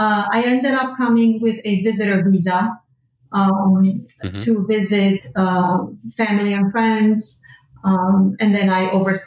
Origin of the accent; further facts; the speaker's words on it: Bistrița, Bistrița-Năsăud, Romania; English is a second language; now in Hollywood, United States; So I am 46 years old. I am originally from Romania, Bistrița, județul Bistrița Năsăud. We live in South Florida in the Hollywood area. And we came to the States in 92, 93, actually January of 93.